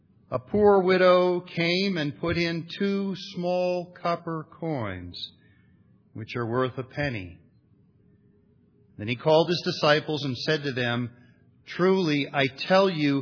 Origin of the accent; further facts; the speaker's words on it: Ohio, United States; When I was a little guy growing up in Central Ohio, every Sunday morning my mom would cart me and my two sisters, and we'd go to St. Agnes Roman Catholic Church